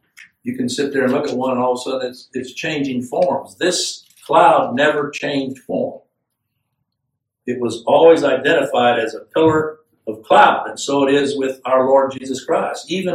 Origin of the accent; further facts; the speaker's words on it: Chad; where I grew up in Chad, it could be 140 degrees during the day, and at night, drop down to 55 degrees